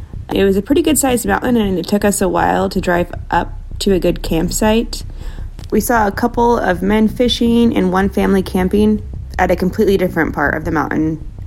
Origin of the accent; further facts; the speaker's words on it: Kansas, United States; I'm from Kansas.